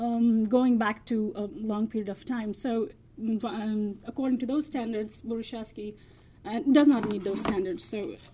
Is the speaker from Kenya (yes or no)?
no; Jammu and Kashmir, India; a few hundred speakers of the language lived in my hometown.